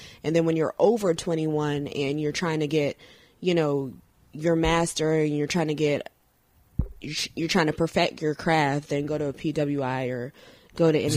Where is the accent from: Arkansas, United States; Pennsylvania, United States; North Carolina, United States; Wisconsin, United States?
North Carolina, United States; now in Georgia, United States; Originally North Carolina, but I've lived here plenty of years, so I'm from Georgia now, Georgia Peach.